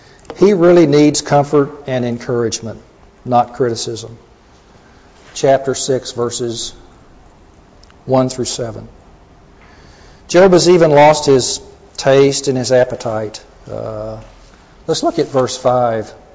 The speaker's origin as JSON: {"language": "English", "region": "Texas", "country": "United States", "tie": "born or raised there", "said": "Now, I'm from Texas, and I grew up there, and we were more likely to say you all."}